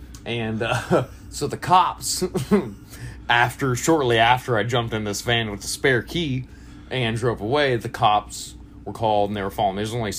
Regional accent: Florida, United States; Florida. About an hour north of Tampa. If you've ever been a vacationer, then manatees. I come from the one place in the country you can see manatees.

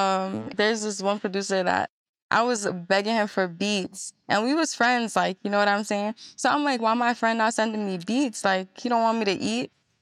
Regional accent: New York City, New York, United States; yeah, I'm from the Bronx.

